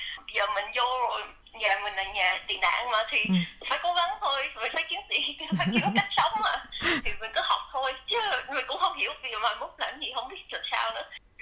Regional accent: Springvale, Victoria, Australia; Mình lớn lên ở Springvale thì Springvale nó cũng có nhiều người Việt lắm. Mình sống lên ở Springvale nên xung quanh mình đi học, mình bạn mình đều người Việt hết. Mình ra chợ cũng gặp người Việt nữa

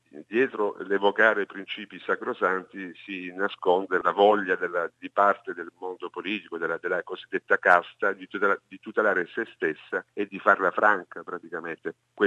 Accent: Apulia, Italy; Emiliano proviene dalla mia stessa regione, la Puglia, anch'io sono pugliese

